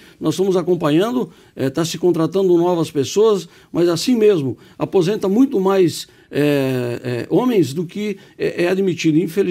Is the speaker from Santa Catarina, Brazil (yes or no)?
yes; Chapecó, Santa Catarina, Brazil; now in Curitibanos, Brazil; eu moro na cidade de Curitibanos há 35 anos, sou natural da cidade de Chapecó, mas já fui reconhecido como cidadão curitibanense